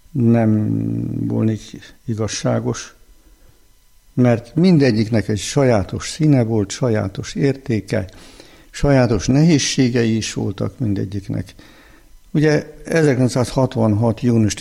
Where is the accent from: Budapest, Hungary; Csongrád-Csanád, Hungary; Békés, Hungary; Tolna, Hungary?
Csongrád-Csanád, Hungary; Székutas; a szülőfalumban, Székutason, és ő kapcsolatban volt ezekkel a kispapokkal, a szegedi kispapokkal